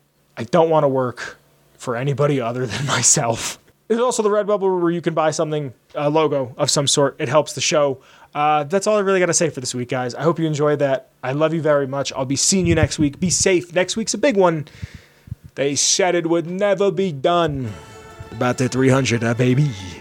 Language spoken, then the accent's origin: English; Pennsylvania, United States; My hometown, they had to build a new bridge. And they wouldn't keep the old one as a walking bridge, which I never fucking understood.